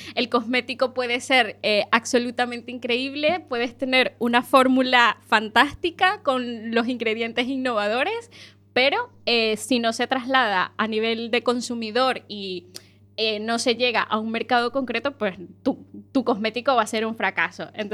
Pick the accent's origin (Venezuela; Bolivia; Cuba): Venezuela; now in Galicia, Spain; estoy súper, súper feliz de hacer mi vida laboral en Galicia. Yo soy de Venezuela, pero estoy contentísima de estar aquí